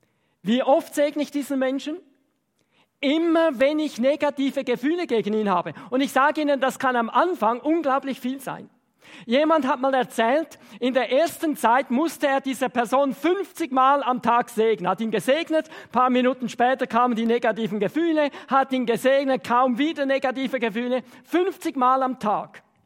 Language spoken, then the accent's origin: German; Switzerland; bei uns in der Schweiz ist es so üblich